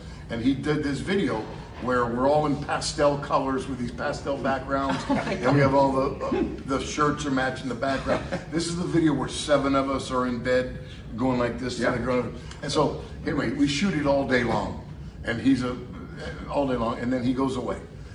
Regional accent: San Francisco, California, United States; I thought, we're from San Francisco. I mean, I got everybody.

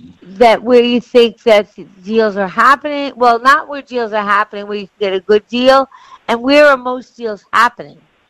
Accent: New York, United States; because look, I was from Long Island

